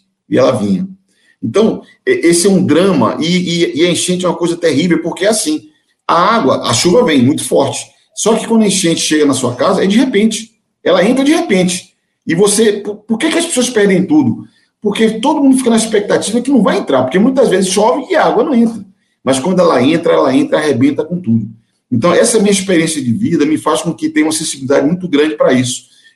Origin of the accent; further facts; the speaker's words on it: Salvador, Bahia, Brazil; born there; Eu nasci em Salvador, na periferia de Salvador, e todo ano tinha enchente na minha casa.